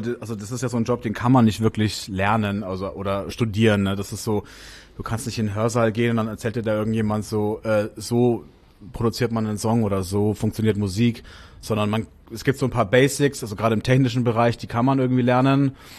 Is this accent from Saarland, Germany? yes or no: no; Nuremberg, Bavaria, Germany; also born or lived in Berlin; Ja, ich habe ja vorher noch 2 Jahre in Berlin gewohnt. Mein restliches Leben natürlich dann in Nürnberg, wo ich herkomme. Mhm. Also Franken. Nicht Bayern, Franken.